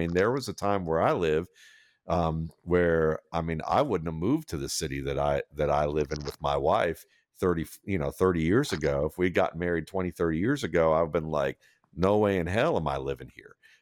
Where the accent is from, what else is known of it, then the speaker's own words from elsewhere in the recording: Atlanta, Georgia, United States; I grew up in Atlanta, at least in the suburbs of Atlanta, but like close enough that Atlanta was, downtown was 20 minutes away.